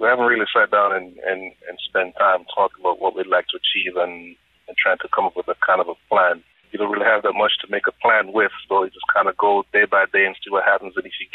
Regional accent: Jamaica; Part of the issue is I'm originally from Jamaica, born and raised. The situation under which I grew up, it's just different culture from here.

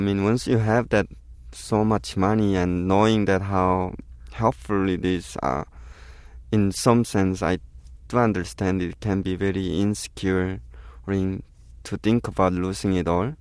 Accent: North Korea; I didn't know the normal side of American growing up in North Korea. Only thing that I knew about America was the propaganda that I consumed from growing up in North Korea

